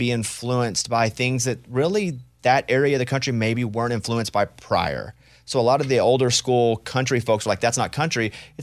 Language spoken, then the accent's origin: English; Arkansas, United States; Based on where you come from, being from Mississippi and I'm from Arkansas, the classic rock was a massive part of my growing up.